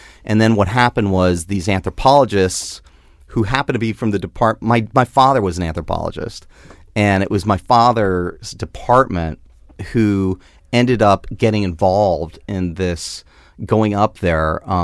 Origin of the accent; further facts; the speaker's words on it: Tampa, Florida, United States; I grew up in Tampa. And Tampa's weird because, like, Florida, I always say Florida's sort of like upside down.